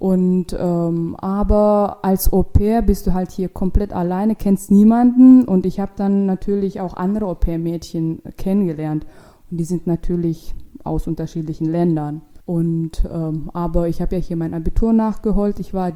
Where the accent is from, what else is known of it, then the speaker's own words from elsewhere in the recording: Russia; accent: Russian; German is a second language; Und wegen meinem Akzent dachten halt die Leute, dass ich halt dieses R, fränkisches R, also bayerisches R, ich so, nee, das ist das Russische.